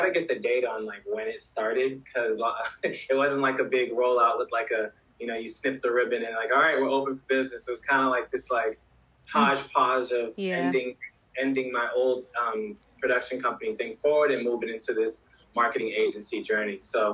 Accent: Boston, Massachusetts, United States; I grew up in Boston, Mass. Been here.

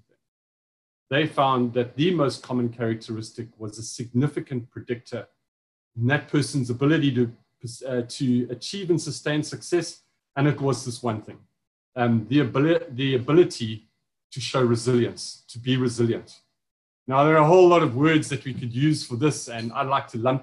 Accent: East London, Eastern Cape, South Africa; And obviously, I'm from the Eastern Cape. I don't know if you know that. I live 23 kilometers north of East London. And mostly when I tell people I'm from East London

